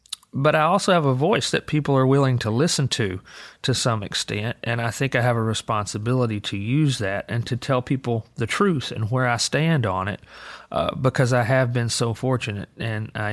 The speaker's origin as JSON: {"language": "English", "region": "Alabama", "country": "United States", "tie": "born or raised there", "said": "when I grew up in Alabama, we were all about the same social class."}